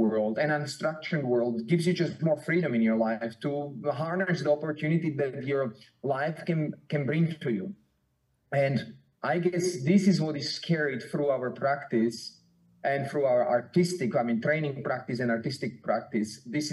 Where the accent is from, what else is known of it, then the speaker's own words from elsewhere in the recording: Slovakia; English is a second language; I am coming from Slovakia. I was growing in a very mountainary kind of landscape. So I was in the mountains a lot